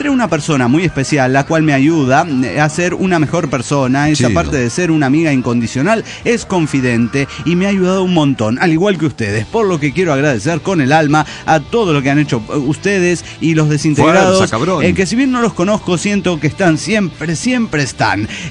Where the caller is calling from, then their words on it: Tulancingo, Hidalgo, Mexico; de Tulancingo.